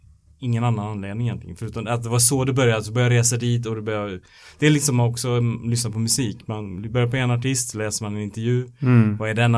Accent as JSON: {"language": "Swedish", "country": "Sweden", "said": "lättare att se som mig som svensk"}